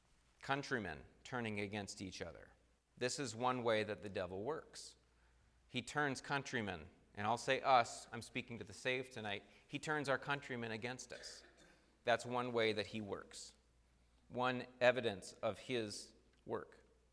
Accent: United States; I'm an American, and I'm glad that I'm an American.

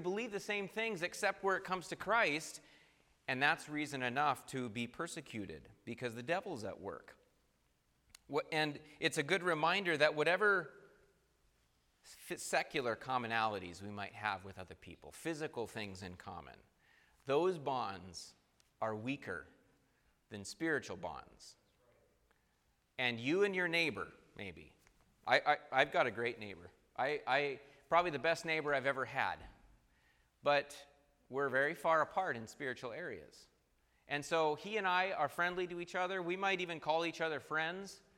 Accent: United States; I'm an American, and I'm glad that I'm an American.

